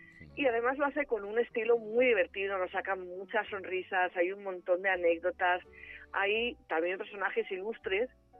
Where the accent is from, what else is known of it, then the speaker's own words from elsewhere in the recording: Madrid, Community of Madrid, Spain; tanto para los que somos de Madrid como para la gente que no es